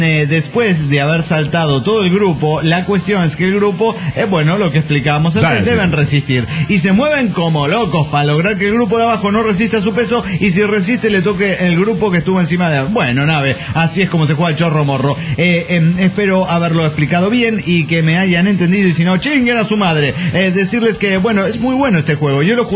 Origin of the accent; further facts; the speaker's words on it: Zapopan, Jalisco, Mexico; de Zapopan.